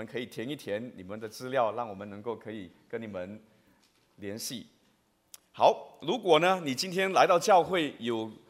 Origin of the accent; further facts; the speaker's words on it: China; 我们知道我们中国人哈，民以食为先嘛